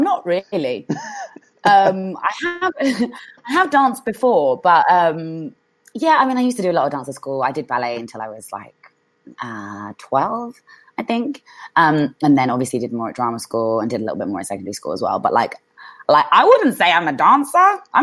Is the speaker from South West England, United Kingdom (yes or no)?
no; London, United Kingdom; I'm a Londoner, innit? So I spent, you know, loads of my life walking through Leicester Square